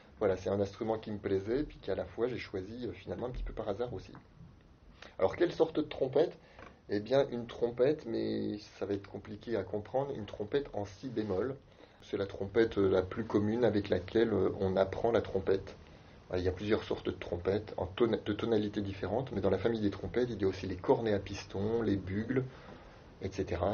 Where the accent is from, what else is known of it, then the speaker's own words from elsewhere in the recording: eastern France, France; je viens de l'est de la France, et dans l'est de la France, il y a énormément d'harmonies.